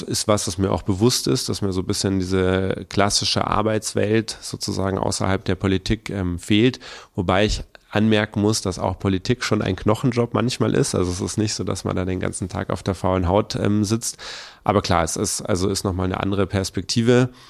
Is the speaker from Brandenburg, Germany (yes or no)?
no; Munich, Bavaria, Germany; aufgewachsen bin ich in Mosach unter Menzing, so am Stadtrand und bin vor etwas über 10 Jahren dann mit meinem Freund zusammen in die erste gemeinsame Wohnung nach Giesing gezogen.